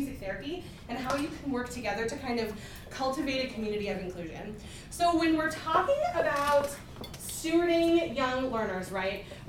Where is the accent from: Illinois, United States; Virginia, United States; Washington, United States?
Virginia, United States; And I'm from Virginia, and we're super friendly in Virginia.